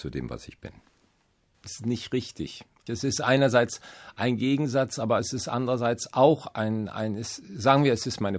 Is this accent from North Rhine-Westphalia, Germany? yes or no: yes; Cologne, North Rhine-Westphalia, Germany; born there; Ich bin in Köln geboren und bin, damals war das jedenfalls, so katholisch erzogen worden.